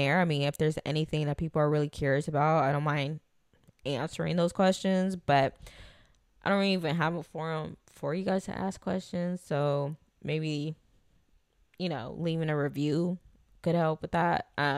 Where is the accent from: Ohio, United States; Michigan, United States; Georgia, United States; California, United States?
California, United States; Los Angeles; moved away as an adult; now in Texas, United States; So for starters, I was born and raised in Los Angeles. I left LA August of 2022 because my boyfriend and I was like, look, you know, we should move to Texas.